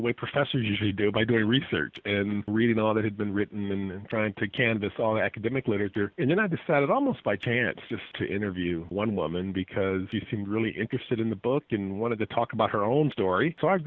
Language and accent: English; Cleveland, Ohio, United States; Prior to all that, I grew up in Cleveland, Ohio.